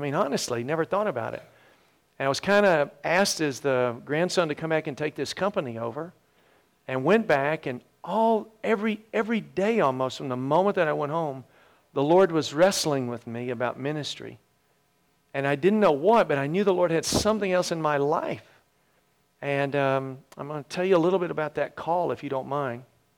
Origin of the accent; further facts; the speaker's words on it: Mississippi, United States; accent: twang; I come from Mississippi. If you can't tell yet, you will. I have a little bit of a twang.